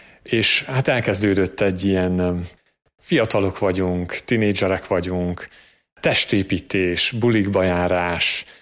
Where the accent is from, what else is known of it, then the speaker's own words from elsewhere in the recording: Transylvania, Romania; also born or lived in England; now in Hungary; a Korátlumen Kriszti közösség tagja. Erdélyben születtem és nevelkedtem, majd Isten 12 évre Angliába vezetett, és most 2 éve Magyarországon élünk a közösséggel. Katolikus családban születtem és nőttem fel, szüleim vallásosak, és ebben a hitben neveltek engem is.